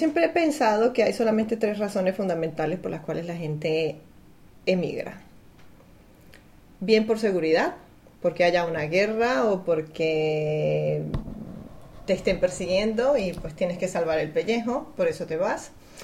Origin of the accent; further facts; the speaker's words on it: Venezuela; moved away as an adult; now in Spain; Cogí a mis hijos, los metí en una maletita como pude y salí de Venezuela.